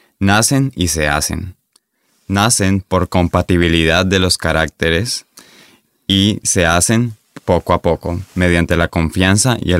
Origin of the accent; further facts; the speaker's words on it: Tenerife, Canary Islands, Spain; also born or lived in Girona; Uno es mi amigo de siempre, de mi tierra, de Tenerife